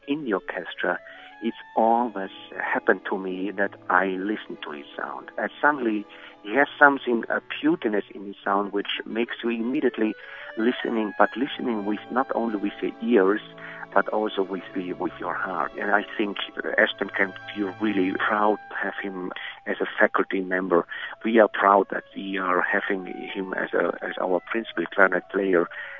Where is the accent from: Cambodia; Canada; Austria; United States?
Austria; Vienna; I was brought up in Vienna, where Mahler was music director?